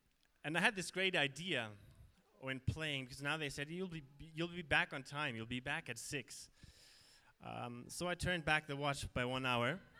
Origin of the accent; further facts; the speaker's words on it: Germany; English is a second language; moved away as an adult; now in Malawi; It's a German name. We come from Germany, my wife and our three kids. We've been here since October 2017 in Malawi